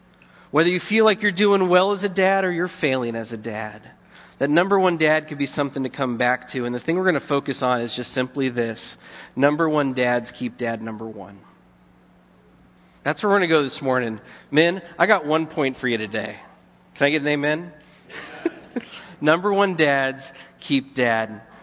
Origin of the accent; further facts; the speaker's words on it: California, United States; I'm going to offend some Sacramento Kings fan, but I'm from the Bay Area, and I am a Golden State Warriors fan.